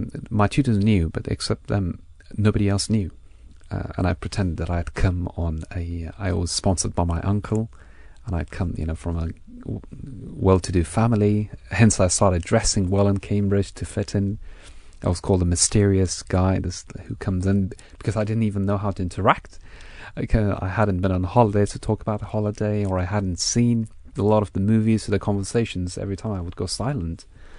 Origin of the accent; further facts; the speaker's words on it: Afghanistan; But the fact that I came from Afghanistan, that you have to make split decisions.